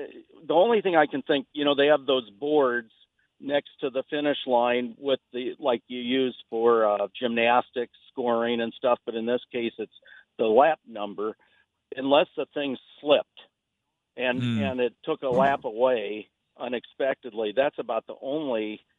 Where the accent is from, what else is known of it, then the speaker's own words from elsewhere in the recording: Iowa City, Iowa, United States; I grew up in Iowa City, and it was a Iowa City track meet for junior high.